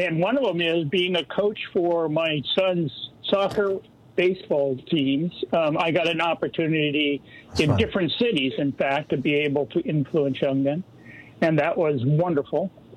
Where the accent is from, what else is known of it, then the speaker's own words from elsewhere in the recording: Seattle, Washington, United States; And I had never, growing up in Seattle, I would have never had that interaction.